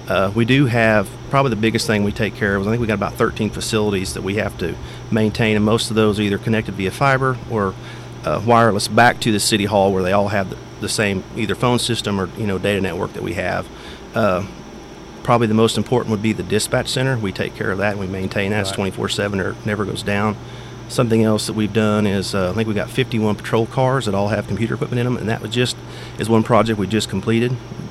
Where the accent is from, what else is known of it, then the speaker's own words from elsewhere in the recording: Bartlesville, Oklahoma, United States; I was born and raised here in Bartlesville.